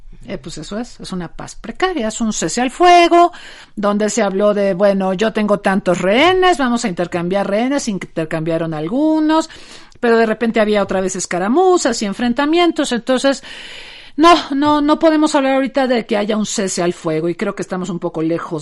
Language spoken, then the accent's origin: Spanish; Mexico; yo soy mexicana